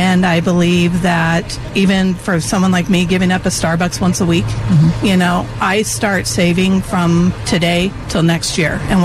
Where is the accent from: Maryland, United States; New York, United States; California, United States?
California, United States; La Mesa; I'm from La Mesa.